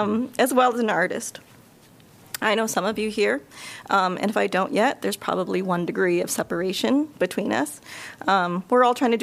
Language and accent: English; Solon, Iowa, United States; also born or lived in Seattle; Iowa City. Thanks for hearing us tonight. I live in Iowa City. I grew up in Solon. I moved back to Iowa City from Seattle to care for my mother